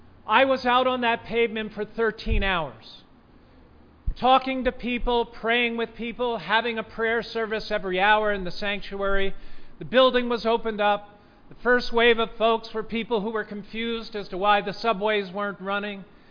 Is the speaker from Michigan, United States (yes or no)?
no; Reading, Pennsylvania, United States; I come from Reading, Pennsylvania, so I've been to Philadelphia quite often in my early years.